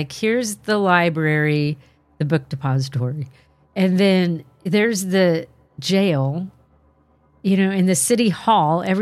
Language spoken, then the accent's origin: English; Dallas, Texas, United States; I took this opportunity to reacquaint myself with my hometown. I love that idea. Especially Dallas, there's so much to do there.